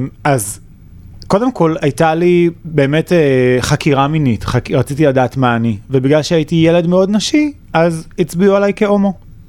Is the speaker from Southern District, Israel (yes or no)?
no; Tirat Carmel, Haifa District, Israel; born there; נולדתי בשנות ה-80 בטירת הכרמל למשפחה דתית, דתית מסורתית מרוקאית מאוד אדוקה.